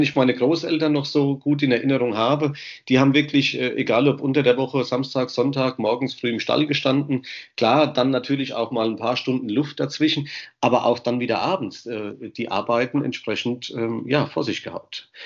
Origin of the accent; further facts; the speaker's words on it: Hesse, Germany; Brombachtal heißt der Ort, Langenbrombach. Dort aber in Umgebung, also Erbach, Michelstadt bis nach Groß-Umstadt, das ist ja alles so eine Ecke, Bad König in der Mitte. Und das war so meine Heimat